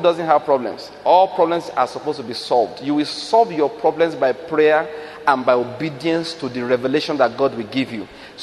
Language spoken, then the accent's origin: English; Nigeria